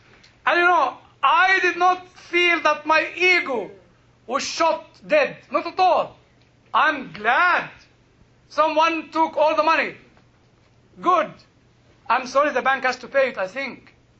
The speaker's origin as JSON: {"language": "English", "country": "United Kingdom", "said": "I'm British, I don't vote, and God saved me from that."}